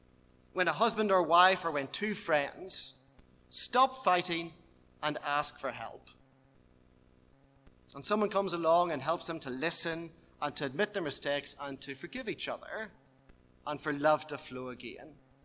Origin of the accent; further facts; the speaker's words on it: United Kingdom; I'm British. I'm Anglican.